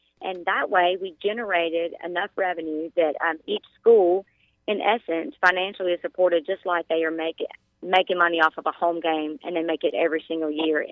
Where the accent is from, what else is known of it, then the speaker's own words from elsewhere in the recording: Louisiana, United States; You know, I'm not from this area. I'm from South Louisiana, so I'm a transplant